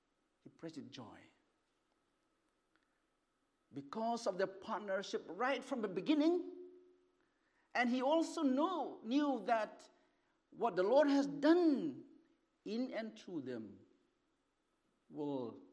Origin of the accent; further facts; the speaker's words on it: India; now in United Kingdom; both in Britain and also in my hometown, my country, India